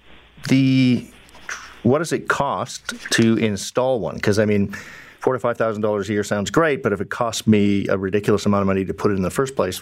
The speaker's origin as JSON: {"language": "English", "region": "British Columbia", "country": "Canada", "tie": "born or raised there", "said": "Really? Because, you know, I grew up in British Columbia"}